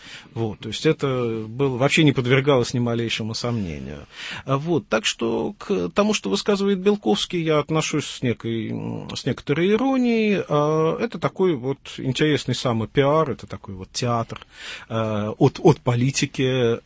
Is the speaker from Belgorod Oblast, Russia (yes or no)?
no; Saint Petersburg, Russia; Я из Петербурга